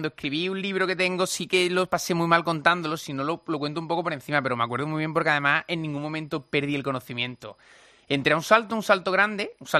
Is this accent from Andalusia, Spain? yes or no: yes; Andalusia, Spain; accent: Andalusian; Yo creo que el acento andaluz, que la gente no está muy acostumbrada a escucharlo y tengo un acento característico, debe ser eso.